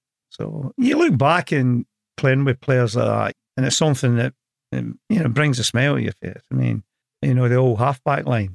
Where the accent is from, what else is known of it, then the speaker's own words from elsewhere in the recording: Glasgow, Scotland, United Kingdom; I was growing up in Glasgow in the 50s, early 60s.